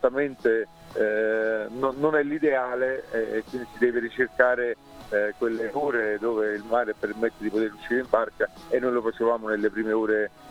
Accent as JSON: {"language": "Italian", "town": "Naples", "region": "Campania", "country": "Italy", "said": "da buon napoletano scaramantico non la dico"}